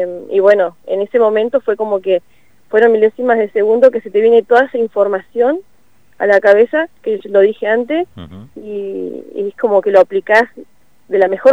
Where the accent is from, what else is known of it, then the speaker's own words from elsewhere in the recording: Cinco Saltos, Río Negro, Argentina; Yo soy de Cinco Saltos.